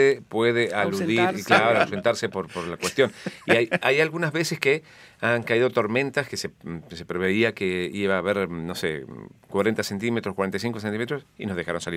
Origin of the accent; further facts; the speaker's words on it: Argentina; born there; Si yo soy nacido en Argentina y hago la ciudadanía canadiense